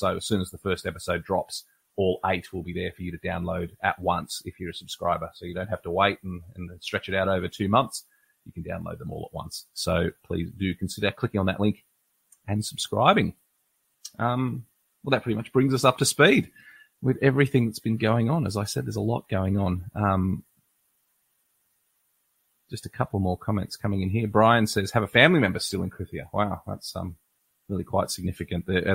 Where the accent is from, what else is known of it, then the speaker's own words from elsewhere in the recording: Australia; because I am an Australian.